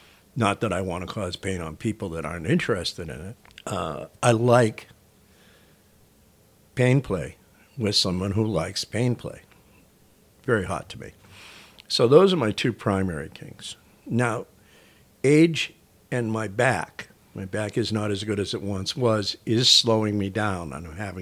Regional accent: Boston, Massachusetts, United States; moved away as an adult; now in San Francisco, United States; I was born in the Boston area, spent 40 years there.

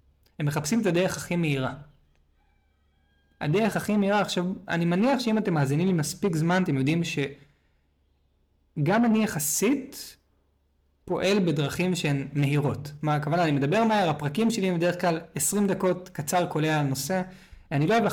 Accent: Tel Aviv, Tel Aviv District, Israel; גדלתי בתל אביב, הייתי נוסע באוטובוס לבית הספר בכל יום.

